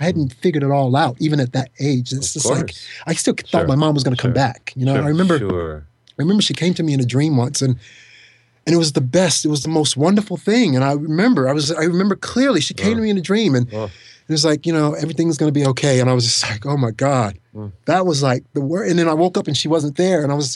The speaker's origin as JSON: {"language": "English", "town": "Jamestown", "region": "New York", "country": "United States", "tie": "born or raised there", "also_born_or_lived": "Chicago", "said": "I was born in Chicago, but I have to give a shout out to Jamestown, New York, because that's where my grandmother, when she came and got us, that's where I was raised."}